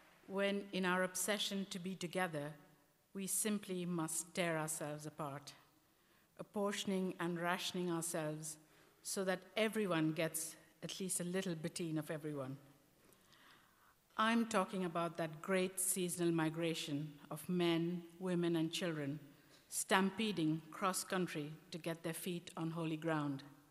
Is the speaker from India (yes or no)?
yes; India; when I was growing up in India